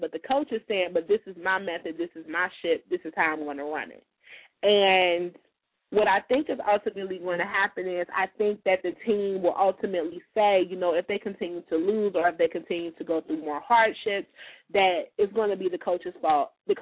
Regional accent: Cincinnati, Ohio, United States; Of course, I'm from Cincinnati.

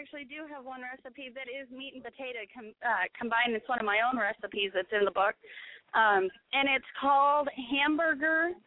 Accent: Pacific Northwest, United States; now in Missouri, United States; I know I grew up in the Pacific Northwest, and, yeah, there's times where it is Missouri here, and, oh, I'd love to be back up there, but there's days where I just love it here.

